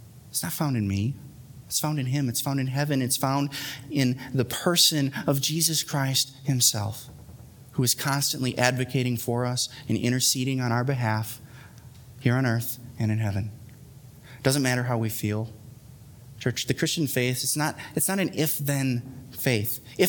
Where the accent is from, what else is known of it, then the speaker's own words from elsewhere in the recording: Wisconsin, United States; I mean, I'm from Wisconsin. Maybe that has something to do with it.